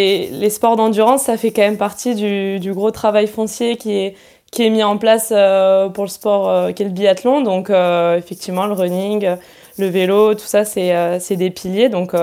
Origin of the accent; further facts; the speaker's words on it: Font-Romeu, Occitanie, France; J'ai grandi à Font-Romeu